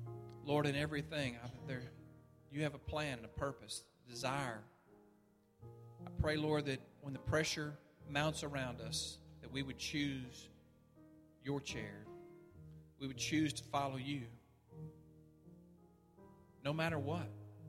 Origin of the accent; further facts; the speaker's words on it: Modena, Emilia-Romagna, Italy; English is a second language; in my hometown of Modena, Italy.